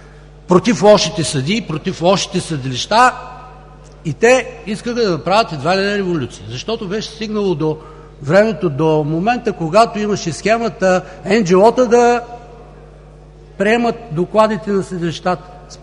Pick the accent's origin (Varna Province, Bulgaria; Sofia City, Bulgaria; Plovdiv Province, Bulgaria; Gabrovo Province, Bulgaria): Plovdiv Province, Bulgaria; Plovdiv; в моя роден град Пловдив се намери един